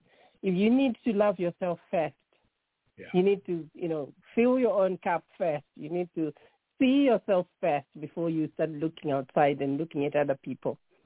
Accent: Zimbabwe; now in Dublin, Ireland; I'm originally from Zimbabwe. You can tell my accent does not sound Irish. I'm originally from Zimbabwe. I've been living in Ireland 25 years.

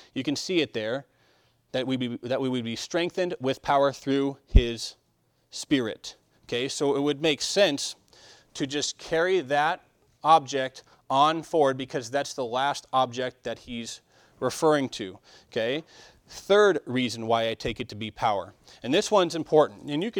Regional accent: United States; I'm an American, right? I know one language. That's what you call an American, okay?

